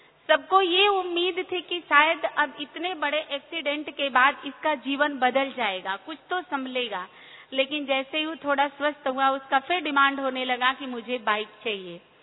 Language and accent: Hindi; Varanasi, Uttar Pradesh, India; मैं बनारस से हूँ